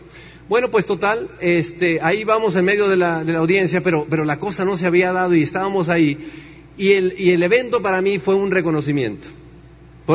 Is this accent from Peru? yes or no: no; Tenancingo, Mexico; en Tenancingo no hay agua. O sea, en mi pueblo no hay agua.